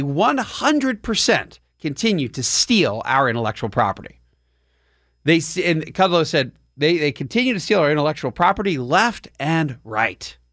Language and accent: English; Pennsylvania, United States; Michigan, Pennsylvania, my home state, and then my alma mater state of North Carolina